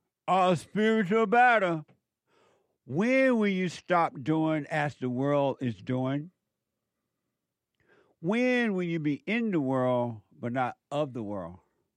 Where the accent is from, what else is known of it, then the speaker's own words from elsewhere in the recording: Sweet Home, Alabama, United States; I was born and raised